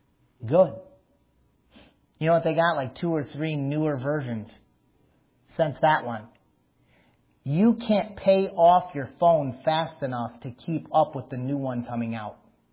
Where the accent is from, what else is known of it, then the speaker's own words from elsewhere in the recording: United States; I'm an American through and through. Born in America. So far, I've lived in America. Pretty sure I'm going to someday die in America.